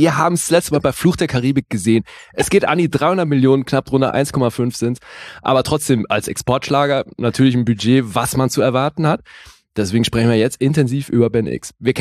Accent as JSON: {"language": "German", "country": "Switzerland", "said": "Ich bin Schweizer, nicht vergessen."}